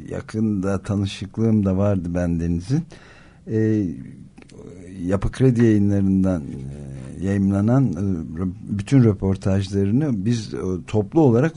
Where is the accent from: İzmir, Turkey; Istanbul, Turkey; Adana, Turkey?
Istanbul, Turkey; İstanbul'da doğma büyüme İstanbullulardan biri olarak